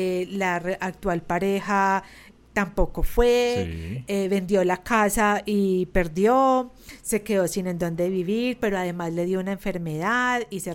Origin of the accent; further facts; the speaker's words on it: Colombia; yo lo celebro en septiembre porque yo soy